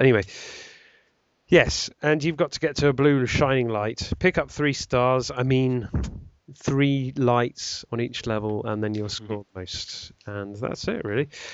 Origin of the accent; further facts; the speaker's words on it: London, United Kingdom; Well, actually, it's funny you should say all that because I'm from East London.